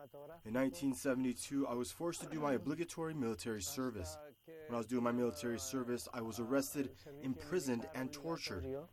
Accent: Madrid, Community of Madrid, Spain; I am from Madrid. I was born in 1950 in an active, combatant, communist, and anti-fascist family.

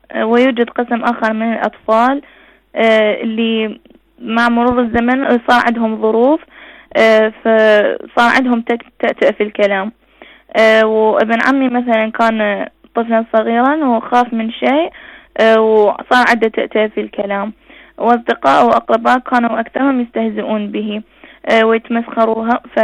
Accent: Iraq; من العراق.

